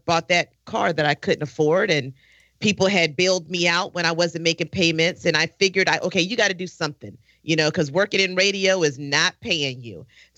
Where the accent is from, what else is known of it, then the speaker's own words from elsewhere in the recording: Virginia, United States; I'm from Virginia. I don't have any loyalties to South Carolina.